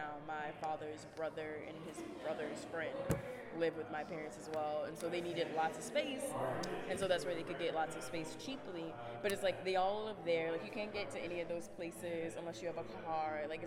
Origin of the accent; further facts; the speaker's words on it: New Orleans, Louisiana, United States; When I was growing up in the Lower Ninth Ward, I grew up on Lizardia Earth Court. I lived in a shotgun double, two-bedroom shotgun double.